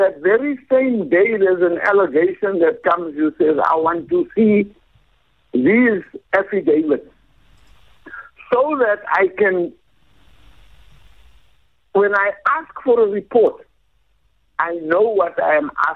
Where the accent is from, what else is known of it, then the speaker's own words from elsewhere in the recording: South Africa; That already puts a question of competence to me as a South African citizen.